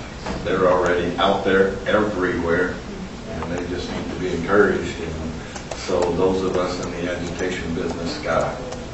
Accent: Alton, Illinois, United States; I'm from Alton, Illinois, which is 15 miles upstream from St. Louis.

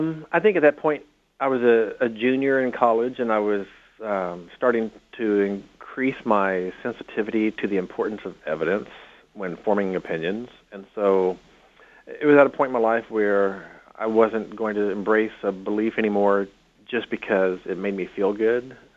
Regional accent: Houston, Texas, United States; I was born in 1960 in Houston, Texas, and growing up in a Southern Baptist home.

